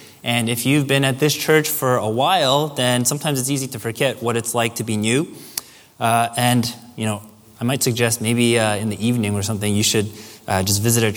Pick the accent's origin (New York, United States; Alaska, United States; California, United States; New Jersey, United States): New Jersey, United States; When I was in college, and as mentioned, I went to Rutgers in New Jersey. I'm from New Jersey.